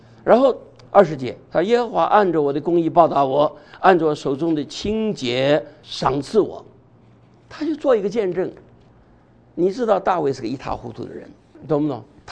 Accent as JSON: {"language": "Chinese", "country": "China", "said": "我们中国人老是一句话，息事宁人呢"}